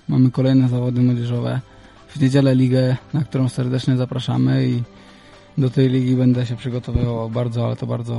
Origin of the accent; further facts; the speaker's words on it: Leszno, Greater Poland Voivodeship, Poland; jak się wychowaliśmy w Leśnie